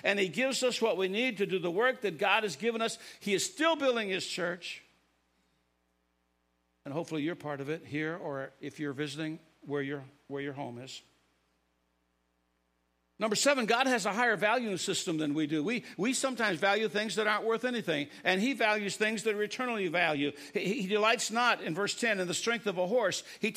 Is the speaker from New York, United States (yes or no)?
no; Illinois, United States; I grew up in Illinois, and I know the Great Lakes was up in Chicago. We were about 40 miles south, and I really didn't know a lot about the Navy.